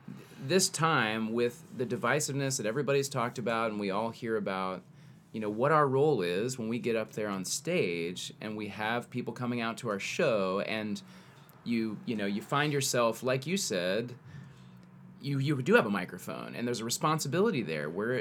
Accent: the South, United States; We're from the South.

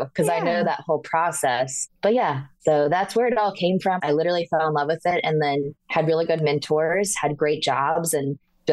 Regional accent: North Carolina, United States; now in Maryland, United States; I'm from North Carolina. So I was there when all this kind of started and now I'm in Maryland.

